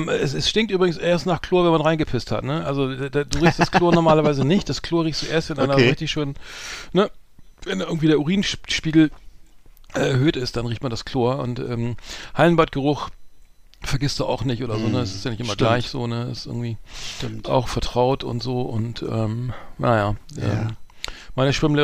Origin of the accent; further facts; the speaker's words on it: Bremen, Germany; früher gab es bei uns in Bremen eine Heißmangel.